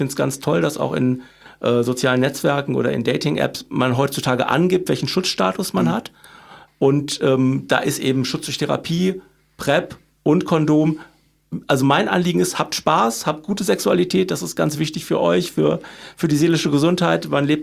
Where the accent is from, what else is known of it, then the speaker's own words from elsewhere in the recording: Cologne, North Rhine-Westphalia, Germany; als Kölner